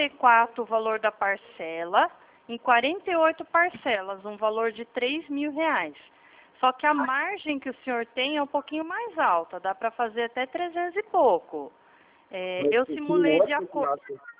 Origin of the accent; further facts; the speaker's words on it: Atibaia, São Paulo, Brazil; Eu sou de Atibaia, interior de São Paulo, tá? Não falo da mesma região aí que o senhor.